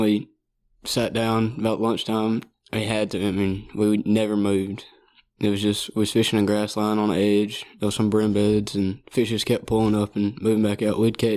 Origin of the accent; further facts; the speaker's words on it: West Monroe, Louisiana, United States; I'm from West Monroe. Go to West Ouachita, and I fish for their fishing team.